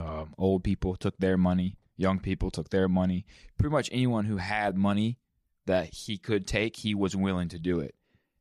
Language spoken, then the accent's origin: English; North Carolina, United States; I was 18 years old. I'm growing up in North Carolina.